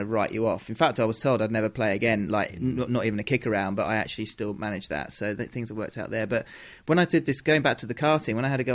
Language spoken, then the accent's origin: English; Mallorca, Balearic Islands, Spain; I was brought up in Mallorca in Spain, initially Spanish system, and then switched.